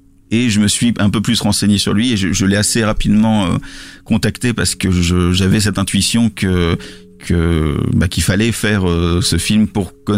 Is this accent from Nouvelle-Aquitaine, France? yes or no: no; Lille, Hauts-de-France, France; je suis pas parisien, je suis lillois, donc j'avais pas fait le voyage exprès